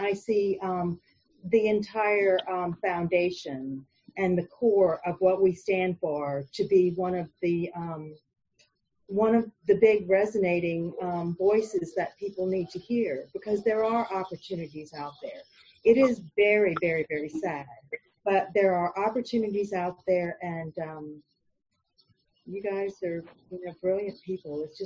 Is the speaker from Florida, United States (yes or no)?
yes; Boynton Beach, Florida, United States; I'm from Boynton Beach, Florida, Palm Beach County.